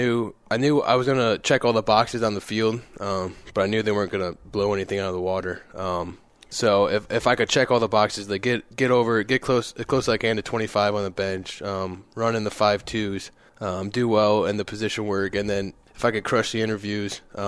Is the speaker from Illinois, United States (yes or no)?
yes; Illinois, United States; So I was born outside of Chicago.